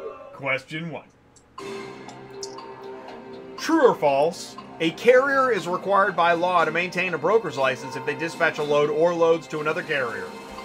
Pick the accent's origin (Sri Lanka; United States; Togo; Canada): United States; Oklahoma; I grew up in Oklahoma, so I got some. I have some street cred here.